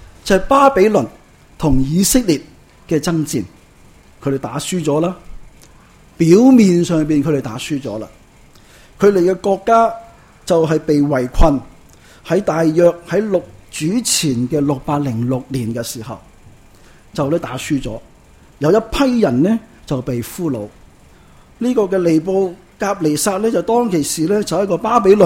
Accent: Hong Kong; 那我是香港人，我在这个地方土生土长，那我当然是属于香港的啦。

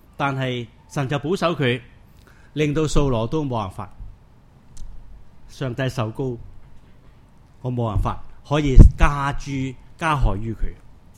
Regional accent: China; 我们中国人经常说一句话，就是做个行业那行

